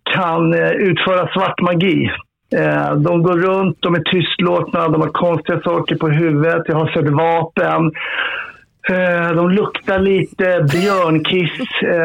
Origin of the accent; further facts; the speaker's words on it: Norrland, Sweden; Jag är från Norrlands djupa skogar.